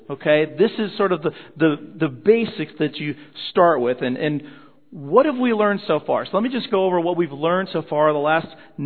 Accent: Colorado, United States; when I was 10 years old growing up in Colorado.

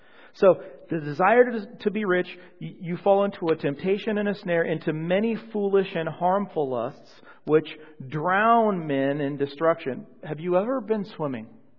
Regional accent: Colorado, United States; I remember growing up in Colorado, the thought was, you know, how many TVs

